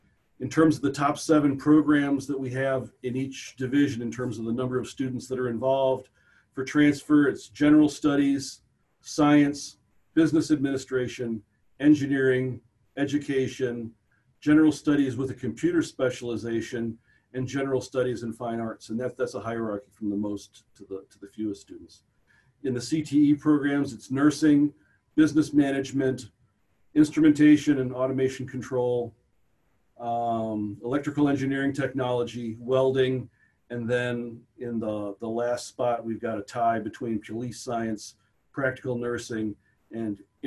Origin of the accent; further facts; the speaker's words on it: Illinois, United States; I grew up outside of Chicago, but came down to visit the family farm and work on the family farm